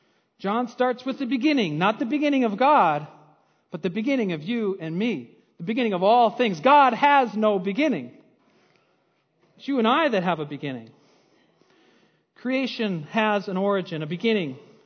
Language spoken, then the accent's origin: English; Minnesota, United States; As Minnesotans, we're proud of our origins, right? We're proud of where we're from. I'm from Minnesota. I was born here.